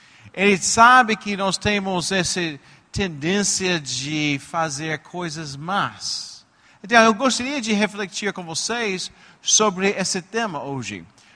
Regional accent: Belo Horizonte, Minas Gerais, Brazil; Eu sou de Belo Horizonte

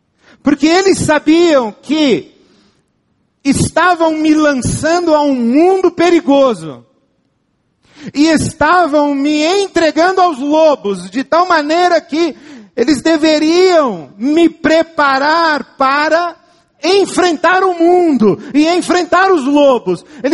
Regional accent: Brazil; Ser humano, masculino. Eu sou brasileiro.

